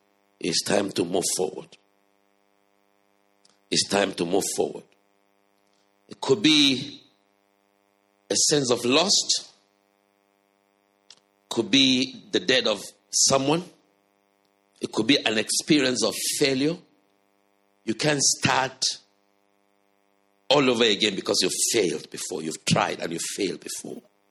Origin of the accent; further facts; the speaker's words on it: Nigeria; You know, I came from Africa, from Nigeria. And all through my upbringing, all through my adolescent, teen, all through, I've never been to the cinema.